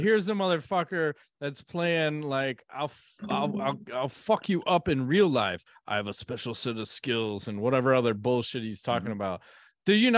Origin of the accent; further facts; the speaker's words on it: Ireland; Yeah, I'm Irish.